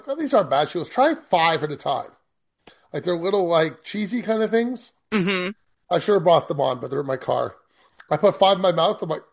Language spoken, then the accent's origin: English; Canada; Well, being Canadian, we can teach French up here.